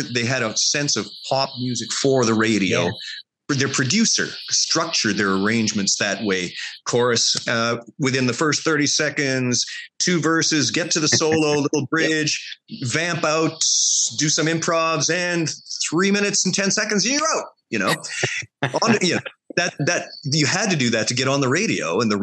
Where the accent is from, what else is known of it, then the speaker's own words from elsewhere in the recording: Canada; Growing up in Canada, when I was a boy